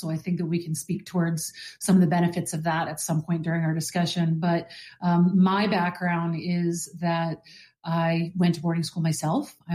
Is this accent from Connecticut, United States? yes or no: yes; Connecticut, United States; And now I'm back home in a lot of ways because I'm actually born and raised in Connecticut.